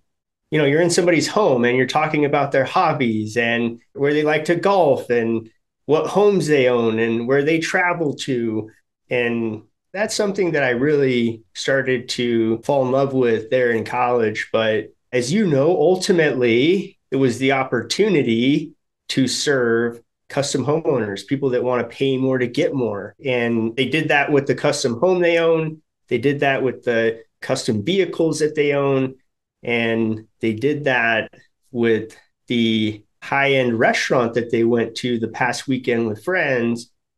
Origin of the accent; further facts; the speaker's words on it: Colorado, United States; Much like yourself, I am from Colorado.